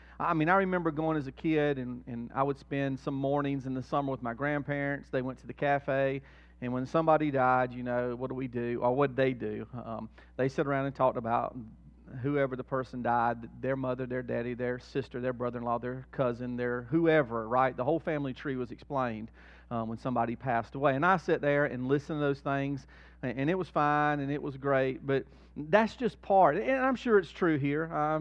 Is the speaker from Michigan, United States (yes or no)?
no; Whitmire, South Carolina, United States; Now, y'all know I grew up in Whitmire. Whitmire is a small town. I think when I lived there, population 1,500, 2,000 people.